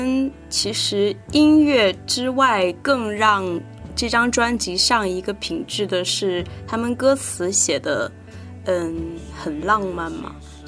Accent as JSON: {"language": "Chinese", "region": "southern China", "country": "China", "said": "因为我是南方人嘛，就是习惯了南方春天就是一年四季都有绿色之后，你到北方来生活其实是比较难接受北方的冬天"}